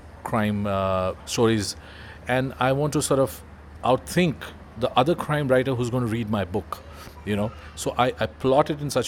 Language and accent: English; Mumbai, Maharashtra, India; growing up in Mumbai, I was surrounded by a lot of crime.